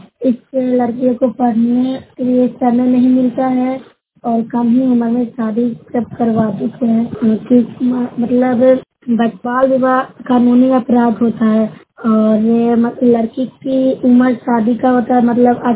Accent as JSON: {"language": "Hindi", "town": "Khajama", "region": "Bihar", "country": "India", "said": "मैं ग्राम 12 खजामा की रहने वाली हूँ, जिला नालंदा से बोल रही हूँ।"}